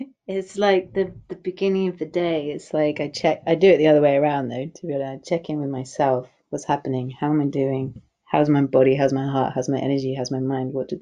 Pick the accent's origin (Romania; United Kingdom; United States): United Kingdom; England; for me as an English middle class white woman, what got told it wasn't welcome was my body, my emotions, my wildness, my spirituality, my earth-based indigeneity